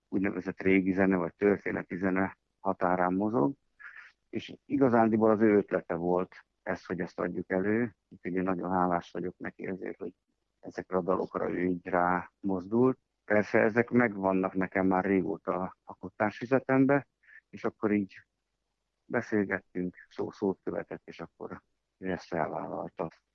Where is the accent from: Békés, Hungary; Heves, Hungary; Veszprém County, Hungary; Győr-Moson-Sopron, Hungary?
Békés, Hungary; Tótkomlós; Hát én Tóth Komoson nőttem fel